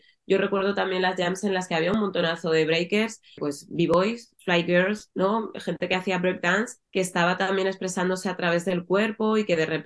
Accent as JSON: {"language": "Spanish", "town": "Alcorcón", "region": "Community of Madrid", "country": "Spain", "said": "yo que soy de Alcorcón, pues aquí la cultura hip hop tenía peso"}